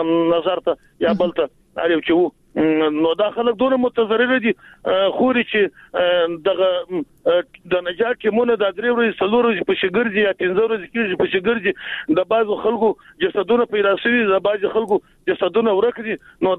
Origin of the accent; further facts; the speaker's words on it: Jowzjan, Afghanistan; موږ خو د جوزجان د ولایت یو، دلته هم سیلونه راغلی دي.